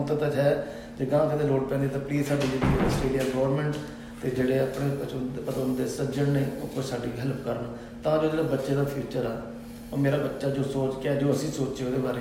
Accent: Ludhiana, Punjab, India; ਮੈਂ ਲੁਧਿਆਣੇ ਹਾਂ ਜੀ, ਮੈਂ ਲੁਧਿਆਣੇ ਤੋਂ ਬਿਲੋਂਗ ਕਰਦਾ ਜੀ

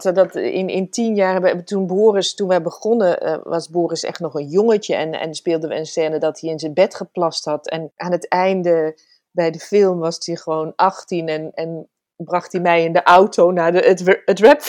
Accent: Paramaribo, Suriname; moved away; also born or lived in Brabant, Netherlands; Ik ben geboren in Brabant en toen ben ik op mijn derde verhuisd naar Paramaribo. Ja. En daar praten we echt helemaal zo.

